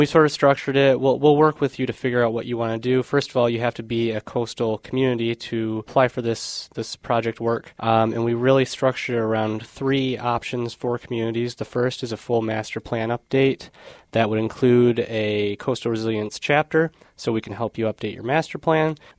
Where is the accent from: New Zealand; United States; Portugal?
United States; Saginaw, Michigan; Fun fact, Rex grew up on the street behind where I grew up in Saginaw. So we're both Saginaw guys.